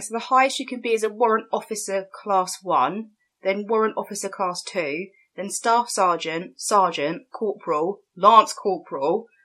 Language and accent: English; Romford, London, United Kingdom; In my hometown.